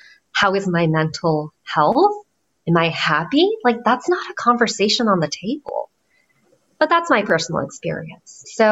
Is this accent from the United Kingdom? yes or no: no; Japan; now in United States; growing up in an Asian household in the U.S. So my parents came from Japan. Well, we came from Japan.